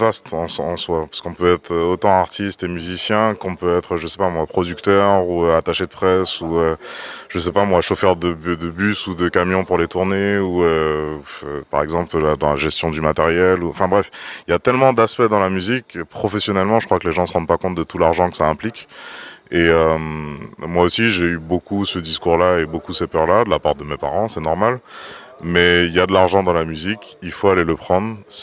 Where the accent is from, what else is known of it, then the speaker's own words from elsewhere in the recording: French Guiana, France; moved away; Écoute, moi, j'ai quitté la Guyane en 2008 et depuis 2008, je vis qu'avec la musique